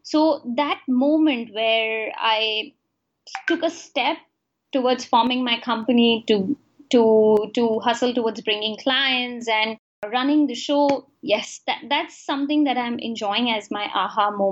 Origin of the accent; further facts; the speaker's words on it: Kolkata, West Bengal, India; first language Hindi; English is a second language; I'm born in India, city Kolkata. So I'm an Indian, but my ethnics is Hindu. So my language is Hindi. But I'm very liberal in terms of my belief and don't really have any core spiritual